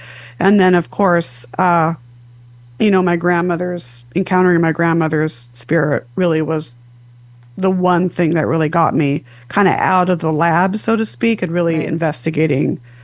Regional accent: Huntington Beach, California, United States; born there; also born or lived in Las Vegas; So I was born in Huntington Beach, and then my I'm an only child. And so then my parents and I moved out to Las Vegas for a few years.

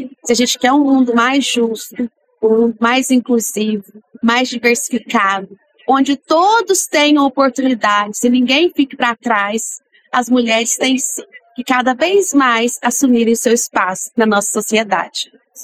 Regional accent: Perdões, Minas Gerais, Brazil; Bom, eu sou de Perdões, né? Perdões fica localizado no sul de Minas.

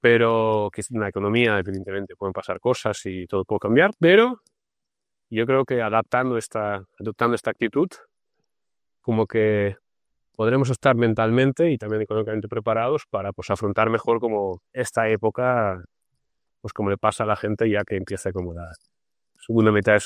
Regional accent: Russia; como yo vengo de Rusia, ¿no? Es como un país que era un país, vamos a llamarlo como, pues sí, pobre, pero bueno, gris, ¿no?

